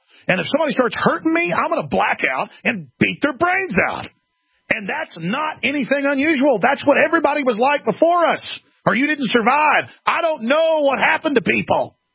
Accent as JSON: {"language": "English", "town": "Dallas", "region": "Texas", "country": "United States", "tie": "born or raised there", "said": "where I grew up in Dallas, I never saw anybody get in a fetal position."}